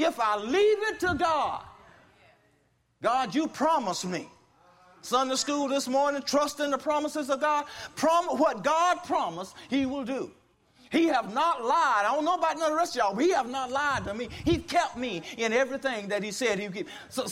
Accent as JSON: {"language": "English", "town": "Baker", "country": "United States", "tie": "born or raised there", "said": "And growing up in Baker, we didn't have street lights."}